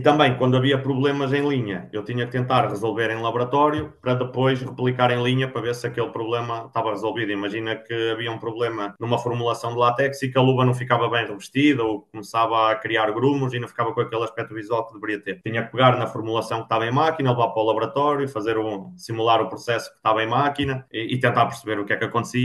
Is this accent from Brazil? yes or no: no; Norte, Portugal; eu sou transmontano